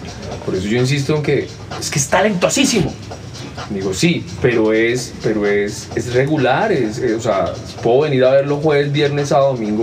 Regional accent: Bogotá, Colombia; Pero yo soy latino, soy como caribeño, dicen por ahí que parezco caleño, pero no, insisto, los bogotanos también, hay muchos tipos de bogotanos y existimos unos que somos muy, muy salseros, muy rumberos, muy bailadores

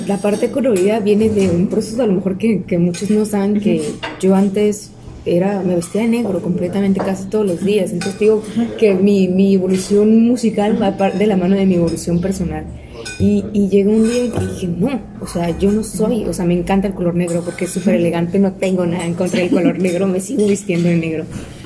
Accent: Hermosillo, Sonora, Mexico; now in Mexico City, Mexico; yo vengo del norte de México, de una ciudad que se llama Hermosillo, que pues, es bastante tranquila comparada a la Ciudad de México.

